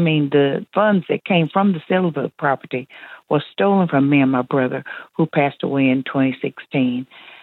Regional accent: Omaha, Nebraska, United States; I'm from Omaha, Nebraska.

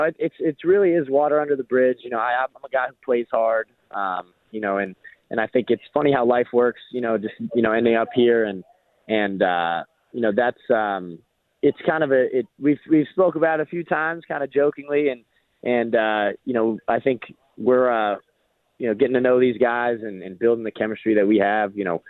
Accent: New York City, New York, United States; also born or lived in Massachusetts; So I'm really a New York guy. I went to high school in Massachusetts for a couple years, but I'm born and raised in New York City.

